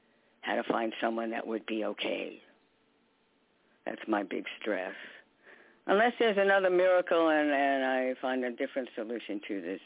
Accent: New York, United States; from New York. New York, New

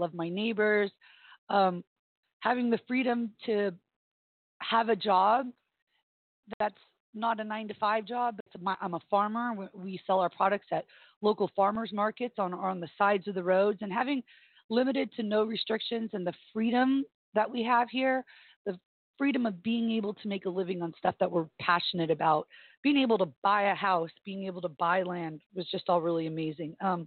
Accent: Hawaii, United States; also born or lived in Palo Alto; So I was born in Stanford University, Palo Alto, California, on March 7th, 1977. I moved to Hawaii with my mother and my oldest brother.

